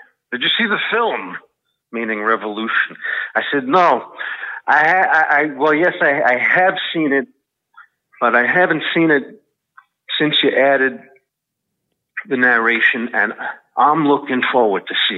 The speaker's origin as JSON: {"language": "English", "town": "Bronx", "region": "New York", "country": "United States", "said": "you inspired me. I'm from the Bronx. You made me want to be an actor."}